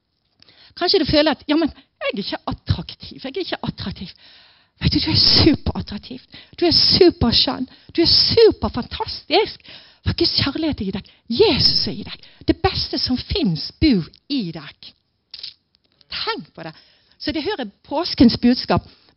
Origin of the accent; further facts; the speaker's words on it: Agder, Norway; Vet, jeg er sørlending. Og på Sørlandet, når du kommer på besøk til folk, og du skal ha kaffe, så spør du folk